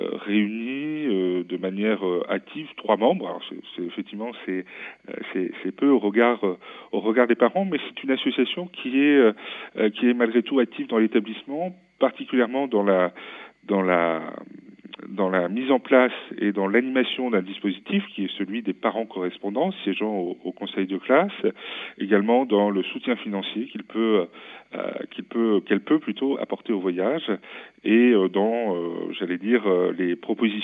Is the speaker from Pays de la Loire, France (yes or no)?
yes; Pays de la Loire, France; je découvre à la fois une nouvelle région, puisque je viens de Vendée